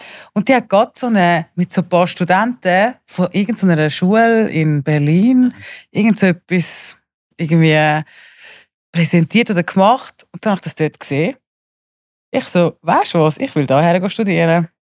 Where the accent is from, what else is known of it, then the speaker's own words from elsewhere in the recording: Zurich, Switzerland; also born or lived in Turkey; Ich bin ursprünglich aus der Türkei, meine beiden Eltern sind aus der Türkei. Wir sind natürlich ganz normal aufgewachsen, da in Zürich, unter Strasse.